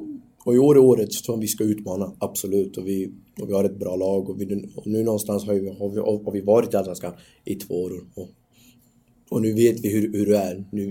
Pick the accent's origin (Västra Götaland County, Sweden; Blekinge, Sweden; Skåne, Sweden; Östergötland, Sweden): Östergötland, Sweden; Norrköping; Jag är från Norrköping, det är min stad.